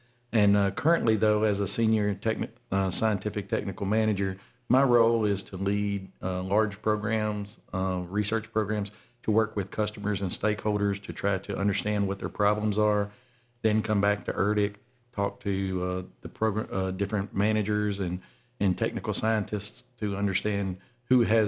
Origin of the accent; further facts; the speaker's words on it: Vicksburg, Mississippi, United States; Well, my background, I'm from Vicksburg.